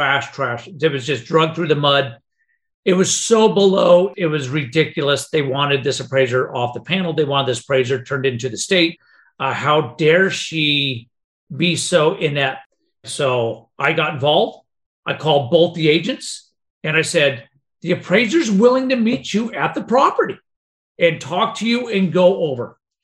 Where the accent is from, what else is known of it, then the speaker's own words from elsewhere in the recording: Arizona, United States; I'm going to repeat one that happened to take place in my home state of Arizona